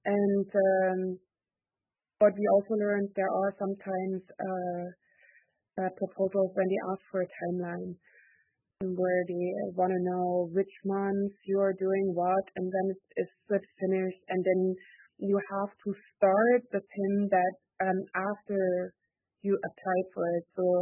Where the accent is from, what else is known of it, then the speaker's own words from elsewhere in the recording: Watson Lake, Yukon, Canada; I'm from Watson Lake.